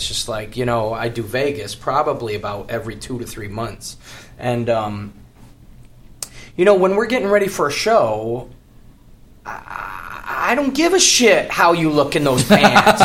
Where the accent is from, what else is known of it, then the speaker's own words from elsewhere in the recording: Aviano, Friuli-Venezia Giulia, Italy; also born or lived in Rome / Naples; I was born in Aviano, which is north of Venice, by Austria. And I lived in Rome for 6 years and Naples for 4 or so. And my family is from Naples.